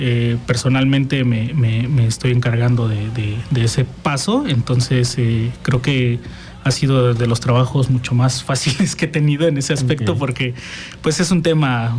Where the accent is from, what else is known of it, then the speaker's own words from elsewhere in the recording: Morelos, Mexico; also born or lived in Guerrero; somos artistas emergentes, la mayoría originarios de Morelos, Yo personalmente vengo de Guerrero, pero llevo toda mi vida aquí en Morelos.